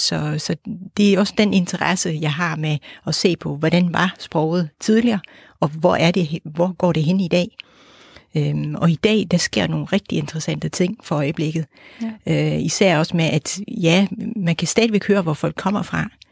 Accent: Netherlands; Danish is a second language; jeg er født og opvokset i Holland, og jeg har studeret dansk på Amsterdams Universitet.

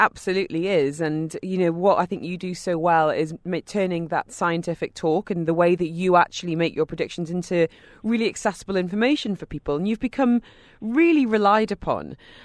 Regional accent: United Kingdom; now in Dubai, United Arab Emirates; Now, as a Brit, I'm not adverse to the odd bit of small talk about the weather.

